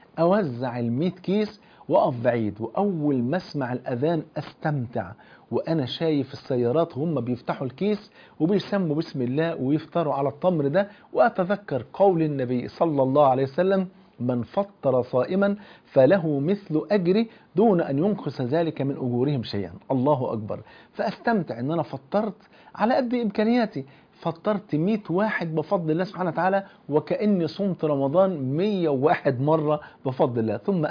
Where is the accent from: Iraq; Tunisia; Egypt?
Egypt; عندنا في مصر بيبقى الاماكن زحمه جدا جدا والناس مروحه، فانا بقف عند على كورنيش النيل، كنت عايش في منطقه اسمها مصر القديمه، فكنت عايش هناك في منطقه على النيل مباشره قريبه من النيل